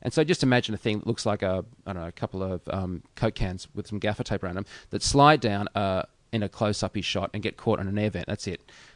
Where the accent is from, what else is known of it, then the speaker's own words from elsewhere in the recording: Australia; I'm an Australian